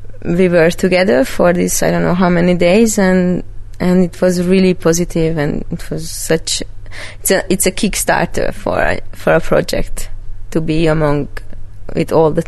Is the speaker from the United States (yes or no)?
no; Budapest, Hungary; I am a big city girl. I'm coming from Budapest, and I had to learn how to heat a house